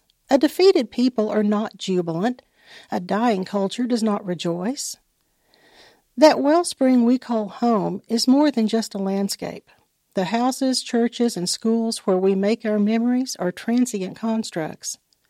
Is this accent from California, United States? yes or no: no; Virginia, United States; also born or lived in Tennessee; now in Kentucky, United States; Well, I was born in Northeast Tennessee, and I grew up in Southwest Virginia. And then I moved to Kentucky